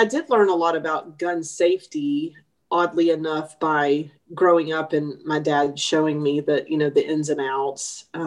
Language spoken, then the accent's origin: English; Texas, United States; growing up in East Texas, my dad and my granddad were hunters